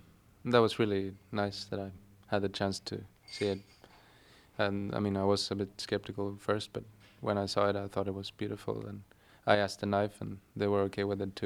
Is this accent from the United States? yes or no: no; Sweden; I'm from Sweden.